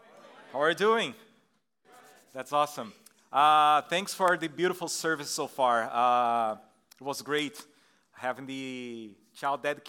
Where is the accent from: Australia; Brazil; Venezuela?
Brazil; first language Portuguese; English is a second language; now in United States; I'm from Brazil. That's why you're going to have like this weird accent here.